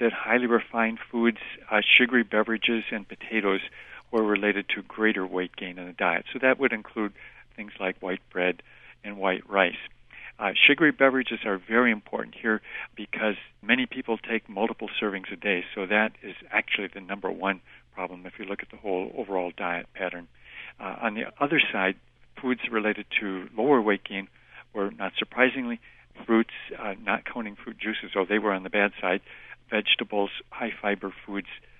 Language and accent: English; Midwest, United States; I'm from the Midwest too, so that looked pretty good to me.